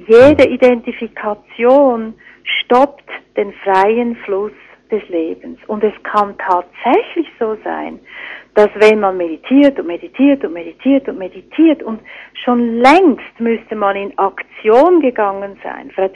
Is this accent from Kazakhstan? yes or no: no; Switzerland; Es ist wie wenn ich als Schweizerin sage